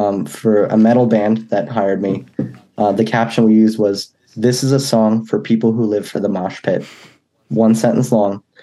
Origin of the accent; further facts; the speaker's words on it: New York, United States; we went to an abandoned factory near my house where I grew up in New York.